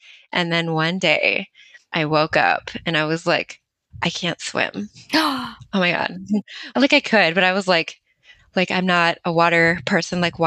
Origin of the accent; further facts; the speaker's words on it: Denver, Colorado, United States; I grew up in Southwest Denver. So it was right up the road.